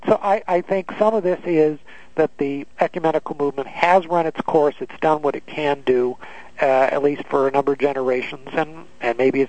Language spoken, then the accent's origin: English; California, United States; I come from California, where they don't even know what a Lutheran is.